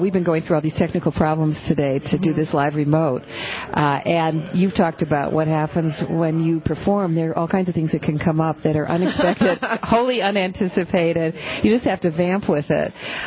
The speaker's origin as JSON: {"language": "English", "town": "Benton Harbor", "region": "Michigan", "country": "United States", "tie": "born or raised there", "said": "Because I grew up across the lake in Michigan, Benton Harbor."}